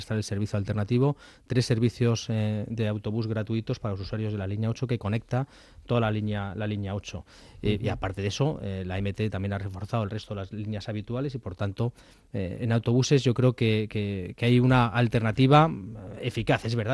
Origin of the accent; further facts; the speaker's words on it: Madrid, Community of Madrid, Spain; a mí como madrileño me preguntaron